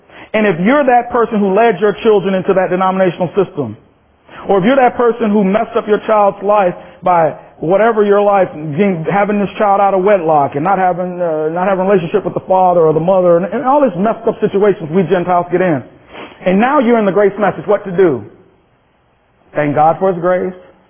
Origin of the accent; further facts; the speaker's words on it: Minnesota, United States; My wife and I come from Minnesota, and these things, Ryan had come over from Maine to support these things.